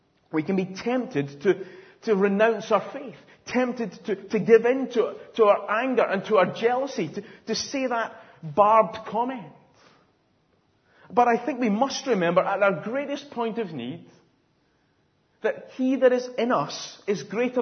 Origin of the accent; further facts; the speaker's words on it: Scotland, United Kingdom; Now, as a Scotsman, it pains me to bring that up, to be honest.